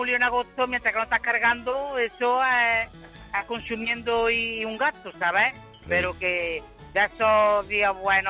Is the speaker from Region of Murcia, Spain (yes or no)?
no; Córdoba, Andalusia, Spain; Mira, yo soy de Córdoba, el taxista de Córdoba.